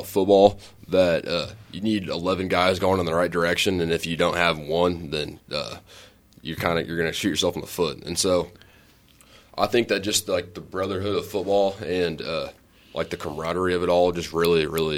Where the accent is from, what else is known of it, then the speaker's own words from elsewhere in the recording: Kansas, United States; So just kind of growing up in Kansas and, I mean, not necessarily having, like, the same lifestyles down there